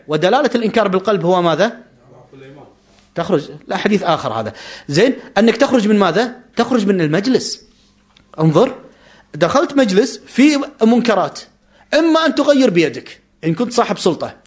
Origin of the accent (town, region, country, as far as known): Kuwait